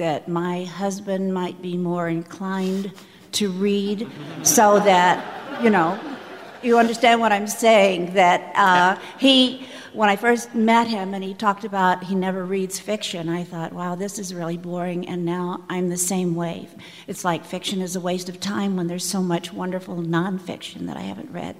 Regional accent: St. Louis, Missouri, United States; now in Carterville, United States; I'm formerly from St. Louis and currently from Carterville, Illinois, which is down by Carbondale.

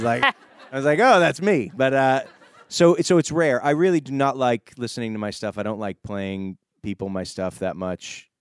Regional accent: Boston, Massachusetts, United States; I grew up in Boston.

